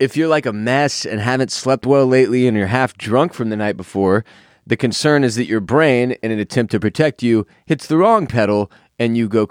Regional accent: Houston, Texas, United States; now in Austin, United States; I still haven't found an area of Austin that has competed with some of the shit I saw growing up in Houston.

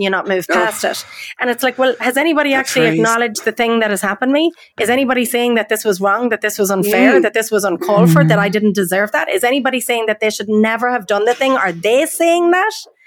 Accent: Ireland; growing up in Ireland, like such a Catholic place, and being born into this

